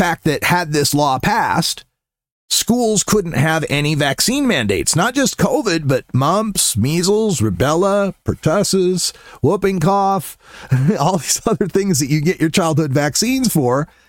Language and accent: English; Nampa, Idaho, United States; This all got started when one of the Republican representatives from Nampa, my hometown, Steve Tanner, complained